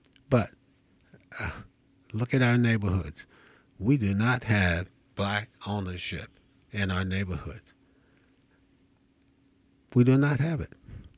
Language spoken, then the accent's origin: English; New Jersey, United States; now in Mobile, United States; Hell, I was born right here in Mobile when I was 10. My mother and father and the 8 children went to New Jersey. I grew up there.